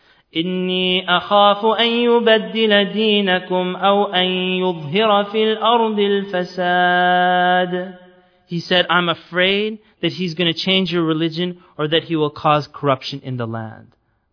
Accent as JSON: {"language": "English", "country": "Canada", "said": "we're Canadian, so we didn't even have a problem with that."}